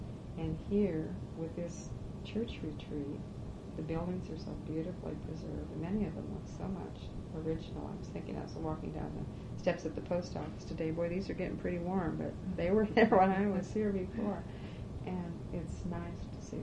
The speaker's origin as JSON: {"language": "English", "town": "Holden", "region": "Washington", "country": "United States", "tie": "born or raised there", "also_born_or_lived": "Marysville", "said": "But when people ask me where I grew up, there's no question in my mind that I grew up in Holden."}